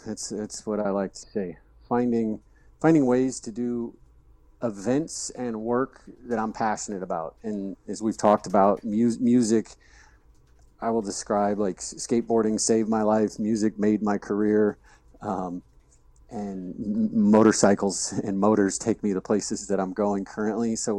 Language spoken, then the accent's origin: English; St. Louis, Missouri, United States; prior to that, like living in St. Louis, growing up in St. Louis